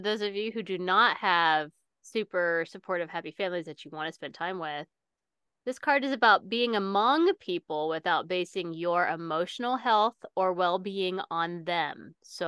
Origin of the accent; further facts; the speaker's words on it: Scotland, United Kingdom; I say we, I'm from Scotland. We came over